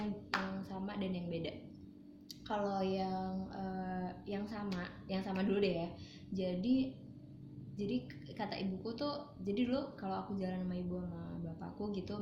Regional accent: Java, Indonesia; yang dibesarkan di Jawa gitu.

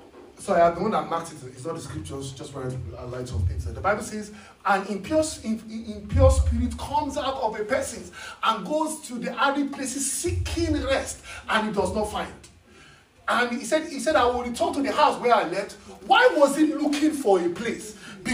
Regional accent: Nigeria; English is a second language; that I come from Nigeria, and first of all, fall victim of the educational system.

